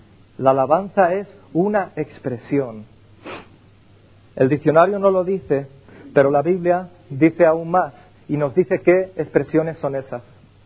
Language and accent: Spanish; Castilla-La Mancha, Spain; Allí en la Mancha, cuando yo soy manchego, cuando la gente habla, habla con las manos.